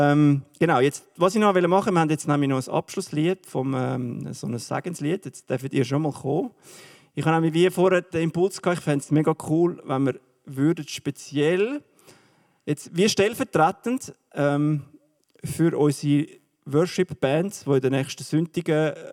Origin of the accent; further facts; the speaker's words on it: Switzerland; accent: Swiss German; was wir Schweizer Deutschschweizer haben, ist, wir haben unseren Dialekt.